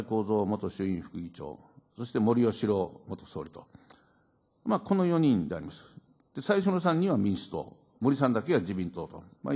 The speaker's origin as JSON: {"language": "Japanese", "region": "Yamaguchi", "country": "Japan", "tie": "born or raised there", "said": "この人はたまたま私と同郷の山口県出身なもんですから"}